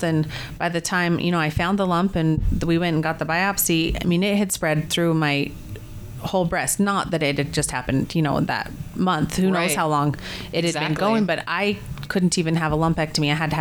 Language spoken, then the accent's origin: English; Lander, Wyoming, United States; also born or lived in Oregon; I live in Lander, Wyoming. I was born and raised there. Well, I was born in Oregon, but raised in Lander.